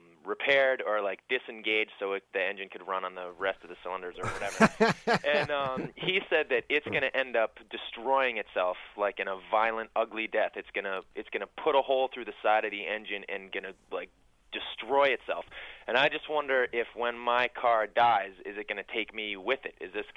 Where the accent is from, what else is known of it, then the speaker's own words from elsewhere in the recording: Northampton, Massachusetts, United States; I'm from Northampton, Massachusetts.